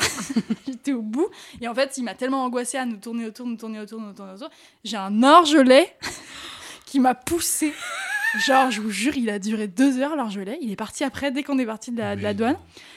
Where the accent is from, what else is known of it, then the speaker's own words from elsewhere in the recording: France; on vient de France.